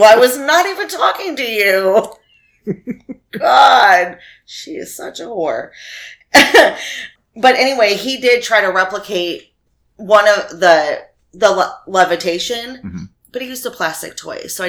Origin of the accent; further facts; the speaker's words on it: United States; because I'm American, did not have that technology.